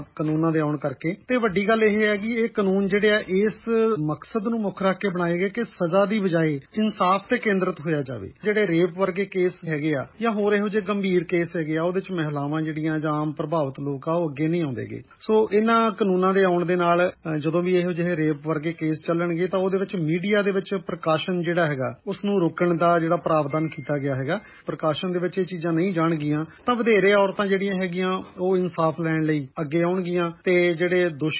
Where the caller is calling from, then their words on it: Moga, Punjab, India; ਮੈਂ ਮੋਗਾ ਤੋਂ